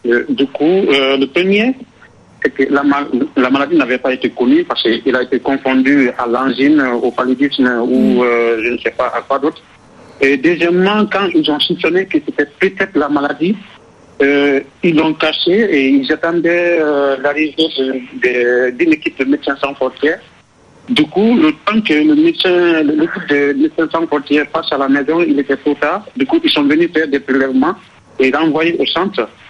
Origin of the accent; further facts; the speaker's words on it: Guinea; Oui, je suis guinéen, originaire de la préfecture de Kégoni, précisément.